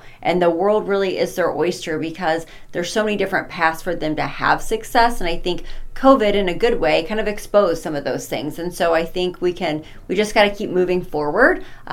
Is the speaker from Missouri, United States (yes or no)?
yes; Salisbury, Missouri, United States; So I grew up in Salisbury, Missouri.